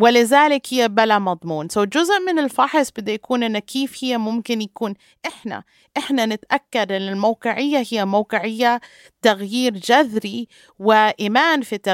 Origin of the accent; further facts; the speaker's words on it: Palestine; مسؤولية باتجاه بعض كفلسطينية